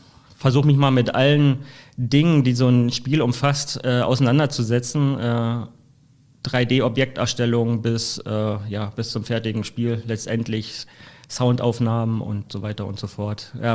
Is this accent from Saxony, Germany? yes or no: yes; Saxony, Germany; born there; moved away as an adult